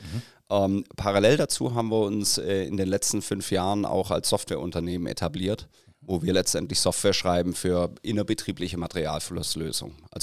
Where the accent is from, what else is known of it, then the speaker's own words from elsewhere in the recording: Stuttgart, Baden-Württemberg, Germany; also born or lived in Würzburg / Boston; ich bin Stuttgarter Junge sozusagen.